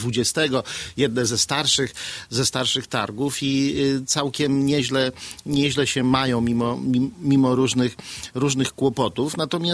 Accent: Białystok, Podlaskie Voivodeship, Poland; my z Białegostoku.

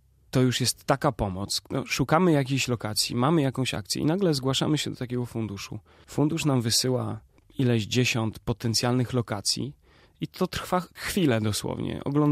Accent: Łomża, Podlaskie Voivodeship, Poland; Ja też zawsze dostawałem duże wsparcie ze strony mojego rodzinnego miasta, czyli Łomży.

